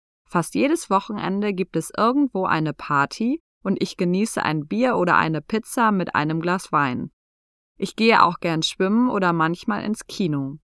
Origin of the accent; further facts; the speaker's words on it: Duisburg, North Rhine-Westphalia, Germany; bin 19 Jahre alt und studiere Biologie. Ich komme aus Duisburg.